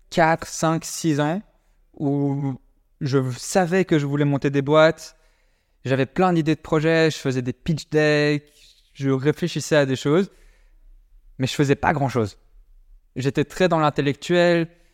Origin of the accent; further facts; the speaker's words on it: Brussels, Belgium; On a grandi à Bruxelles. On a juste envoyé des mails à tout le monde.